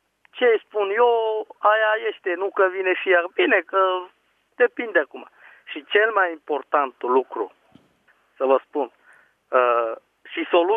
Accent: Mureș County, Romania; de la Mureș

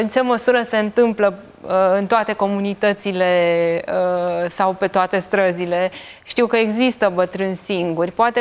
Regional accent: Constanța, Constanța County, Romania; pe strada pe care am crescut în Constanța

